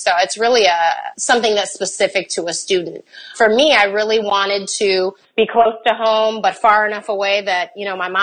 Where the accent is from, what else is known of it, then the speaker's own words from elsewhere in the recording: Chicago, Illinois, United States; Well, I had a really great background or experience growing up in Chicago. I attended Chicago Public Schools, and I had phenomenal teachers.